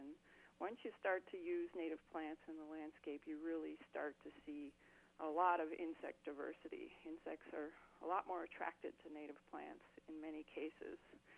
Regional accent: Ontario, Canada; So I grew up north of Toronto in Canada, lived in Maryland for several years, and I've been in Minnesota for over 10 years now.

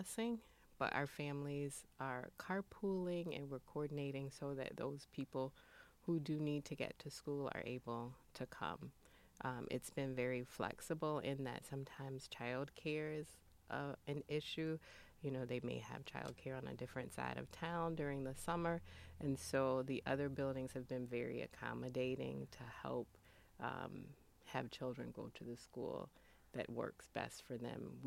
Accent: Georgia, United States; And as speaking as a Southerner, I'm from Georgia. It's manageable.

